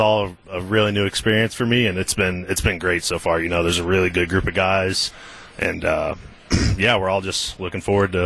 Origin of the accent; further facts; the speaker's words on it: Illinois, United States; with me growing up in very southern